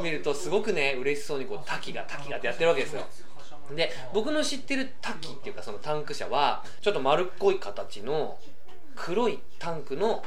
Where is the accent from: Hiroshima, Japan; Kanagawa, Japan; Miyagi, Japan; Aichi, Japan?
Kanagawa, Japan; Yokohama; 僕地元が横浜の戸塚ってところなんですけど